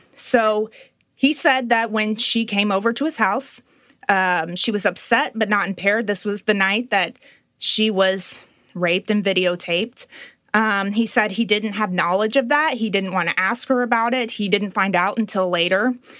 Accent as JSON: {"language": "English", "town": "Little Rock", "region": "Arkansas", "country": "United States", "said": "It would mean everything. I am from Little Rock."}